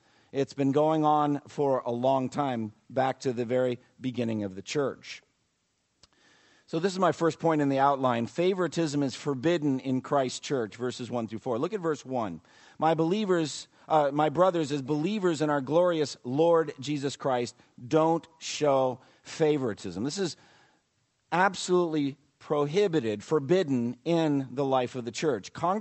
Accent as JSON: {"language": "English", "region": "New England", "country": "United States", "said": "I come from New England, and if you're up there in New England, you can see everywhere, basically on every street corner, historic congregational churches."}